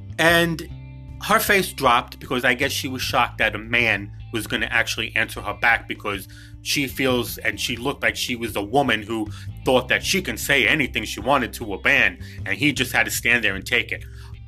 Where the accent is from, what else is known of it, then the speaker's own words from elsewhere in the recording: New York City, New York, United States; I was in a supermarket doing some shopping in my hometown, which is New York City.